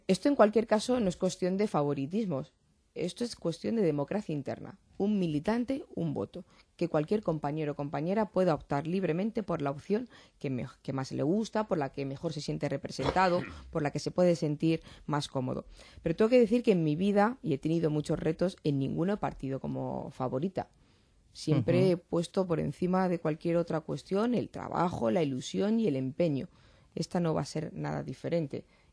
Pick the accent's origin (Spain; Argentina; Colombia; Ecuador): Spain; Getafe, Community of Madrid; mi pasión absoluta es Getafe, es mi pueblo, como yo uh-huh. lo llamo.